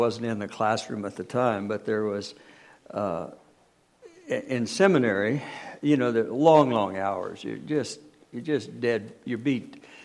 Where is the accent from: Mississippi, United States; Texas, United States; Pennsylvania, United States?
Texas, United States; accent: Texas; I still have a little of my Texas accent.